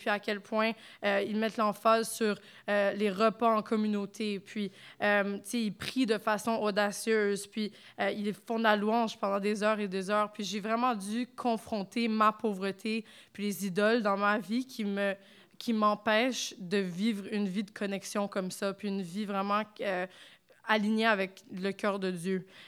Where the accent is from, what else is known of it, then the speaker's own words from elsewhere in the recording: Canada; On est des Canadiens puis on veut faire X, Y, Z comme au Canada.